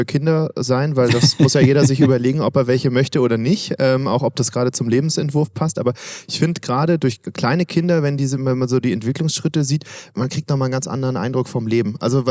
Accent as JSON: {"language": "German", "region": "Baden-Württemberg", "country": "Germany", "said": "auch ich komme aus Schwaben"}